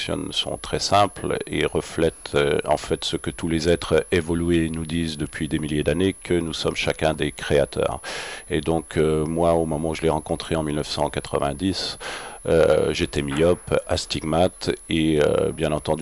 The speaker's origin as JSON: {"language": "French", "country": "France", "lives_now": "Germany", "said": "je suis français, j'habite en Allemagne"}